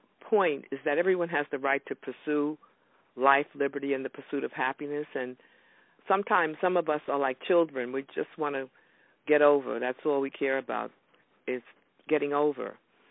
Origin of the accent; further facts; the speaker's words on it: South Carolina, United States; And I was born in South Carolina, and I was the youngest of my mother's 9 children, so she carried me around.